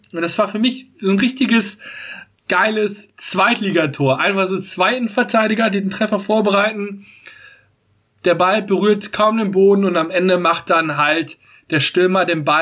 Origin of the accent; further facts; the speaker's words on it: North Rhine-Westphalia, Germany; born there; Ich komme ja gebürtig aus der Nähe von Münster.